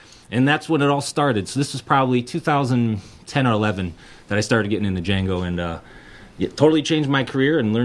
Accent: Milwaukee, Wisconsin, United States; I'm from Milwaukee.

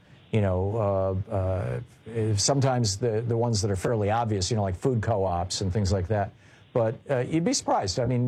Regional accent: Lansing, Michigan, United States; When I was growing up in Michigan, we had three hospitals in Lansing

